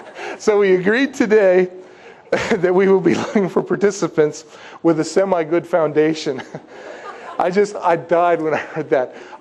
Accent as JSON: {"language": "English", "country": "United States", "said": "as an American and as an American pastor, I have a tendency to think that everything needs to be written down"}